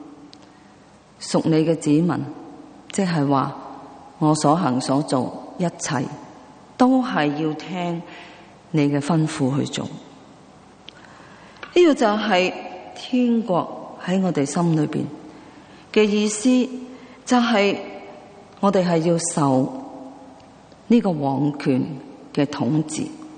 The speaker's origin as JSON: {"language": "Chinese", "country": "Hong Kong", "said": "我们来自香港的，我们都曾经在殖民地生活"}